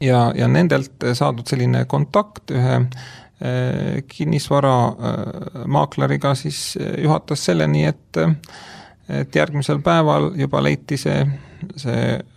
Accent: Tallinn, Harju County, Estonia; ma sündisin Tallinnas ja olen elanud suure osa oma elust Tallinnas

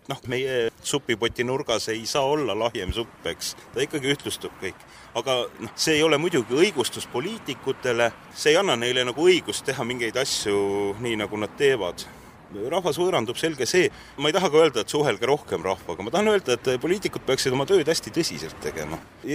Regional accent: Tallinn, Harju County, Estonia; now in Haapsalu, Estonia; ma olen ju Tallinnast pärit, töötasin Tallinnas pikalt ja kui ma Haapsallu elama tulin

